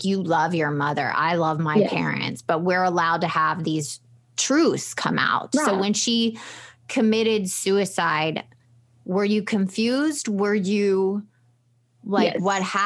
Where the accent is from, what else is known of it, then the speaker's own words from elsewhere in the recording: the South, United States; I'm from the South. I get it.